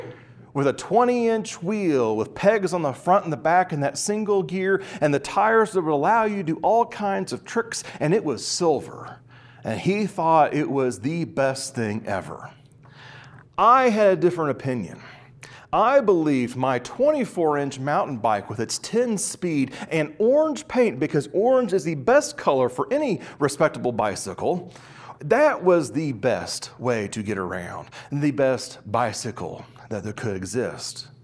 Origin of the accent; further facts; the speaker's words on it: Kansas, United States; growing up on the edge of my hometown in Kansas.